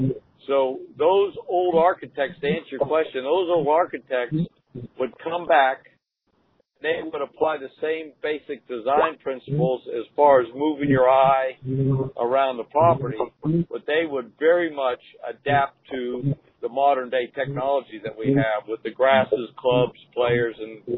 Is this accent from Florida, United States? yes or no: yes; Tampa, Florida, United States; And we built a nice course in my hometown, Tampa. I live just outside of Tampa.